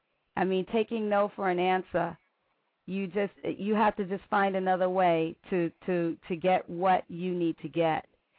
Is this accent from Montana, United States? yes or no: no; New York City, New York, United States; I grew up in New York City, Bronx, New York, and small family.